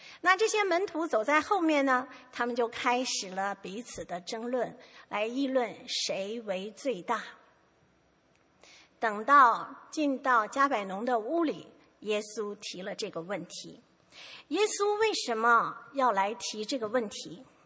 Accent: China; 我们中国人寓言典故里有一个骄傲的大公鸡

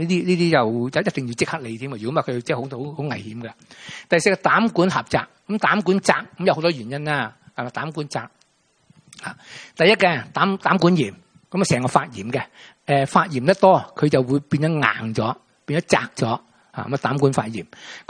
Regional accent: Guangdong, China; 我哋广东人最中意啦，吓啲鱼生啊、鱼生粥啊

